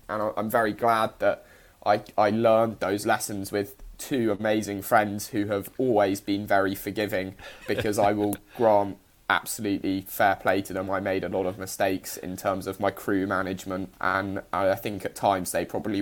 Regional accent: United Kingdom; because the UK is a very vibrant culture, and actually, sure, as British sailors, we tend to go off to France or Spain or sail around the world, and we don't experience the beauty of our own country.

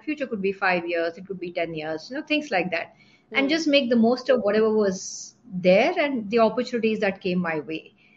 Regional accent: Bangalore, Karnataka, India; I was born and raised in Bangalore. So I'm a Bangalore girl. Mm-hmm. Lived forever till I moved out after my MBA.

